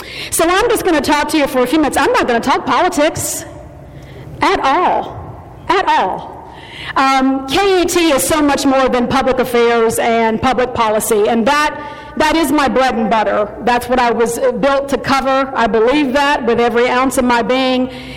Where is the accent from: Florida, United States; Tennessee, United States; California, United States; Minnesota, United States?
Tennessee, United States; Portland; born there; moved away as an adult; now in Kentucky, United States; We are proud Kentuckians, even though I was born in Portland, Tennessee. I've been in Kentucky ever since I was 18, and I'm a lot older than that now.